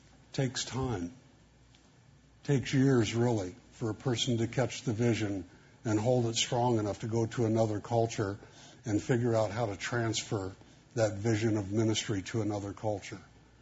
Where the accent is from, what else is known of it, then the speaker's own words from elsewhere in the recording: United States; I mean, I'm here realizing as an American, I like to give just so long as it doesn't really cost.